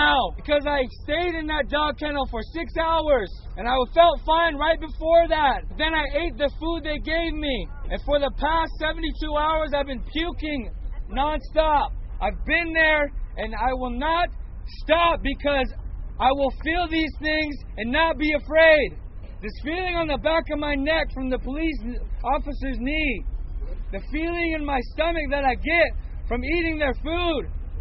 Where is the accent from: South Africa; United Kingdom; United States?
United States; Montana; I'm from the Blackfeet Nation. I've been in Standing Rock since August